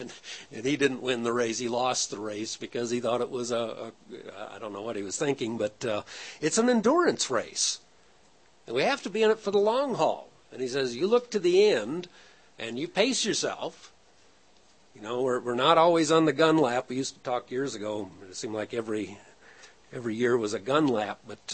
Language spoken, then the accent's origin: English; Pasadena, California, United States; And then we went to Pasadena that year. Well, I grew up in Pasadena, big deal.